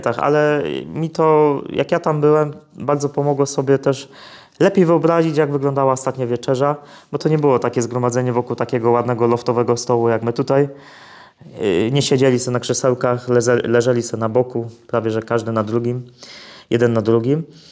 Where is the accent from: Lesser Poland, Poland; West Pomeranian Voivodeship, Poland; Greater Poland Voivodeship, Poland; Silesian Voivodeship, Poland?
Silesian Voivodeship, Poland; U mnie na Śląsku to znaczy stopy.